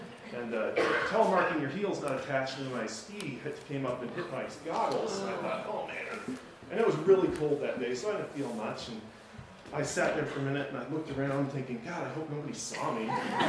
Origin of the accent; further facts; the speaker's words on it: Illinois, United States; First, growing up in Illinois, you become such a great skier, it was just a natural fit.